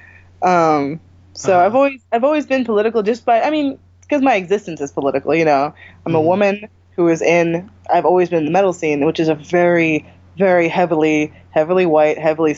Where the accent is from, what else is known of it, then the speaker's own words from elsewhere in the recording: New Jersey, United States; now in New York, United States; I live in New York. I'm from the Pine Barrens in South Jersey, if you've ever seen the Sopranos episode.